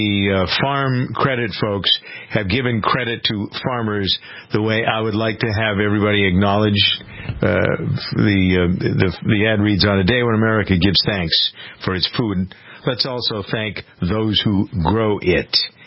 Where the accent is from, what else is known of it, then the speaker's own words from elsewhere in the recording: United States; I am an American family farmer and very proud of my heritage.